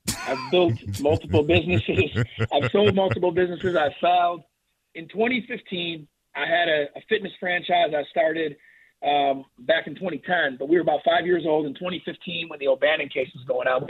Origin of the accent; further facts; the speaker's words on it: New York, United States; moved away as an adult; now in Birmingham, United States; You know, it's funny. I'm a D2 baseball guy. I'm from New York.